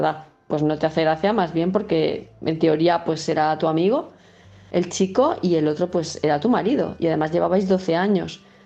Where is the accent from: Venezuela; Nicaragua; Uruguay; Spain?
Spain; Palma de Mallorca, Balearic Islands; de Palma de Mallorca